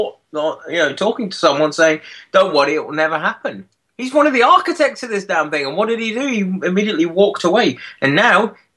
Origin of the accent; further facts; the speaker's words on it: England, United Kingdom; now in Scotland; And it's devastating as an English person who moved to Scotland. I love Scotland, but I still love England